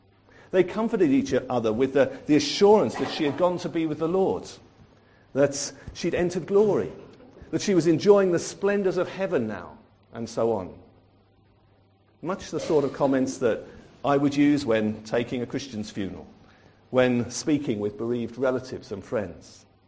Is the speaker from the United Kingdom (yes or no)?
yes; United Kingdom; And being very British, we need to leave the lady the family the space and to just adjust.